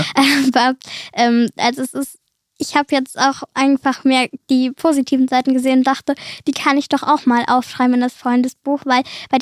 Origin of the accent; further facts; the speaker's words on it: Cologne, North Rhine-Westphalia, Germany; ich komme aus Köln und ich bin 11 Jahre alt